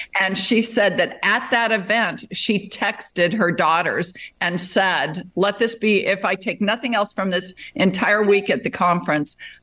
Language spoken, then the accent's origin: English; Las Vegas, Nevada, United States; Well, I grew up in Las Vegas, which ironically at the time was not such a rodeo capital, but it is now because it hosts the National Finals Rodeo